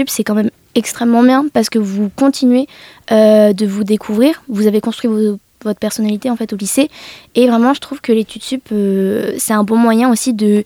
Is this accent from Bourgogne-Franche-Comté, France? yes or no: yes; Nevers, Bourgogne-Franche-Comté, France; Pour ma part, je suis née à Nevers, j'ai fait toutes mes études à Nevers, de la maternelle en fait, au lycée, je n'ai jamais bougé de Nevers.